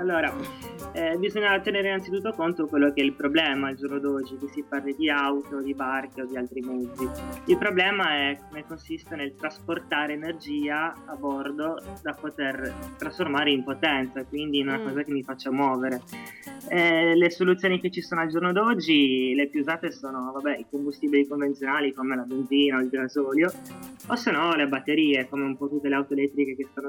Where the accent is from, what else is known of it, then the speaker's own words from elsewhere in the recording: Quartu Sant'Elena, Sardinia, Italy; moved away as an adult; Ora come ora ho 23 anni e sono partito a 19 direttamente da Quartu Sant'Elena verso la Liguria.